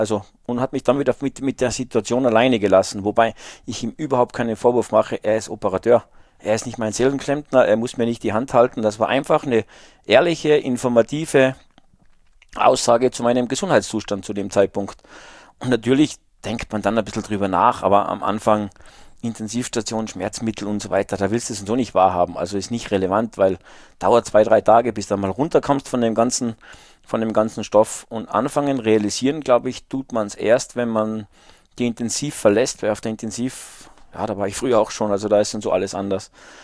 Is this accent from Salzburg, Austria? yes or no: yes; Salzburg, Austria; Ja, ich bin halt in den Bergen Salzburgs aufgewachsen